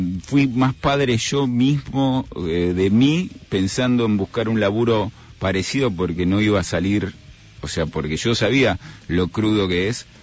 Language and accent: Spanish; Casanova, Buenos Aires Province, Argentina; also born or lived in Burlingame; Yo soy de Casanova, nací en Burlingame, pero de los 10 años en adelante viví en Casanova.